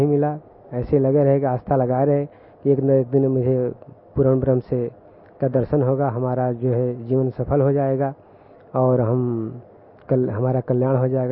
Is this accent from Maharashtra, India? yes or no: no; Uttar Pradesh, India; Sir मैं UP से आया हूँ।